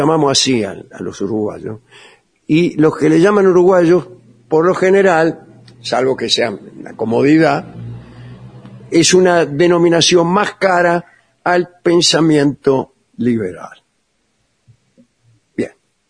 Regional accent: Santo Tomé, Santa Fe, Argentina; de Santo Tomé, Santa Fe.

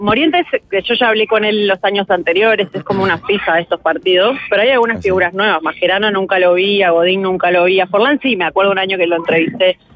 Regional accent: Uruguay; soy la única uruguaya, es el único medio uruguayo que está acá

